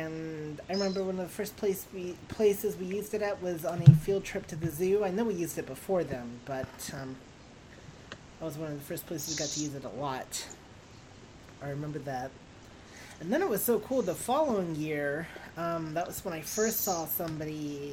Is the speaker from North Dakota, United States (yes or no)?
no; Florida, United States; I grew up in Florida, so...